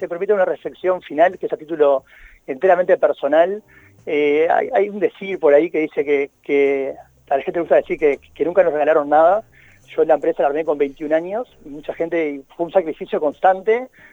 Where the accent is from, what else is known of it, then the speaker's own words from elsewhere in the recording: Uruguay; yo como privado no lo conozco, como ciudadano uruguayo